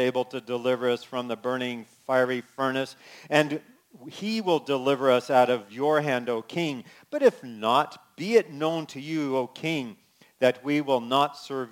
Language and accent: English; California, United States; And I use the word awesome because I'm from California, and my kids know that's one of my favorite words, awesome!